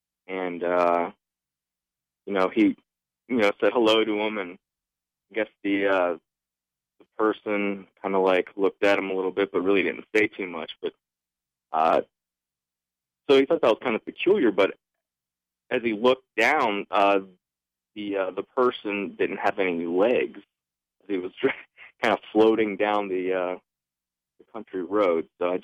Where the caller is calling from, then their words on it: Pennsylvania, United States; Hi, Brian. … from Pennsylvania.